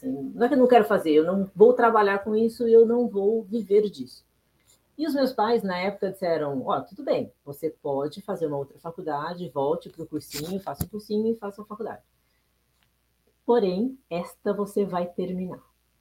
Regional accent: São José do Rio Preto, São Paulo, Brazil; now in São Paulo, Brazil; Eu sou do interior, né, nasci em São José do Rio Preto, e vim para São Paulo aos 17 anos.

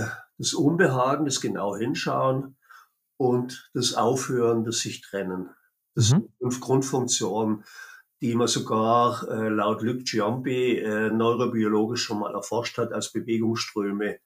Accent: Baden-Württemberg, Germany; Und ich als Schwabe sage

